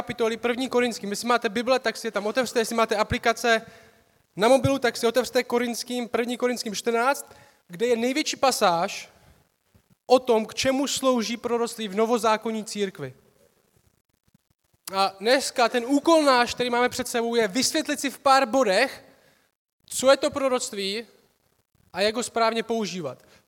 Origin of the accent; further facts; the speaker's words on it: Šumperk, Olomouc Region, Czechia; jsem ze Šumperka, jak bylo řečeno.